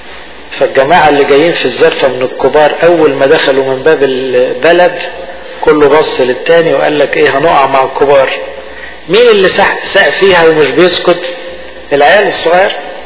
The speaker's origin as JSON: {"language": "Arabic", "country": "Egypt", "said": "احنا ساعات بالذات كمصريين يعني ما بنعرفش نفرح"}